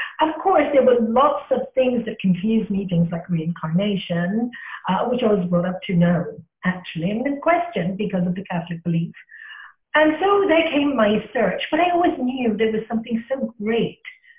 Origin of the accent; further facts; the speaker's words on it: Hong Kong; Well, I was brought up in Hong Kong to a very spiritual family.